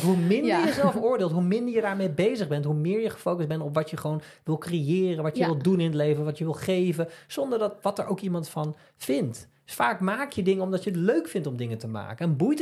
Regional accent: Netherlands; Dat vinden we leuk als Hollanders.

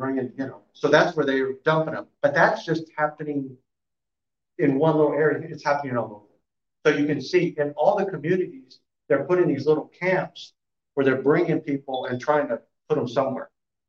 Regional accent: McAllen, Texas, United States; I'm the pastor of the River Church here in McAllen, Texas. So this is my hometown, fourth generation.

